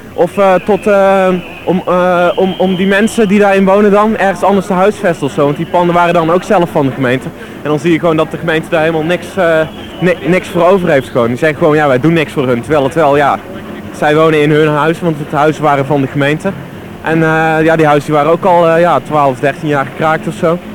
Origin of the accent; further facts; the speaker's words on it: Eindhoven, North Brabant, Netherlands; Nee, ik kom uit Eindhoven.